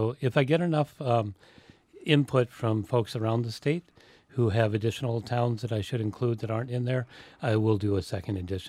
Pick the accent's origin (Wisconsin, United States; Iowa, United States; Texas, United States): Wisconsin, United States; My hometown was 8 miles from the Illinois border, so those things happened.